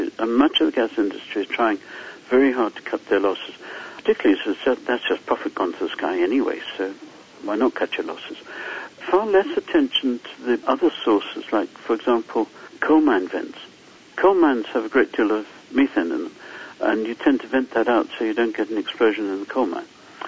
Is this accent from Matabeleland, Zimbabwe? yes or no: no; Harare, Zimbabwe; For example, my hometown in Harare in Zimbabwe, there's a landfill there that's quite frequently on fire, making lots of air pollution.